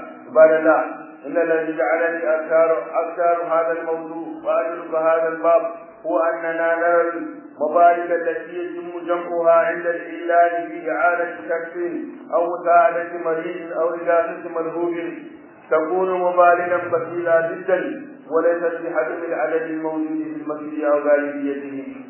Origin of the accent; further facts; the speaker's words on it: Nigeria; وأكثر ما يؤلم كثيرا من الأسر اليوم في بلدنا نيجيريا